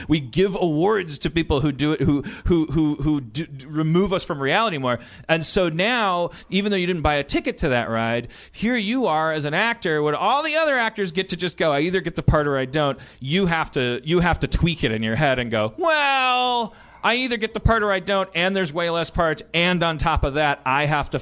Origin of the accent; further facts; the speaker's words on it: New Jersey, United States; take advantage of the fact that I'm from Jersey